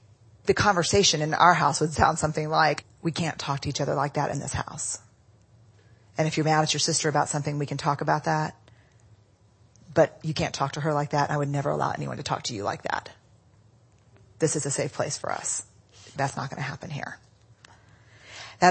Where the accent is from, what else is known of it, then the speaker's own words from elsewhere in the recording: Texas, United States; I mean, we're from Texas. So yeah, we're strict.